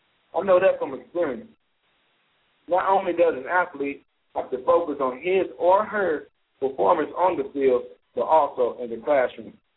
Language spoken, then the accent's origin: English; Muskogee, Oklahoma, United States; So I spent the next 6 months back home in my hometown, Muskogee, Oklahoma, before moving back to Lubbock.